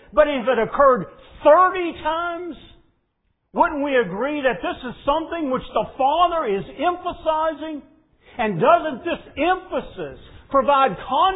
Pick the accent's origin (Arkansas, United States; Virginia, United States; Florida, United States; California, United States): Virginia, United States; Bassett; my hometown is Bassett, which is furniture town.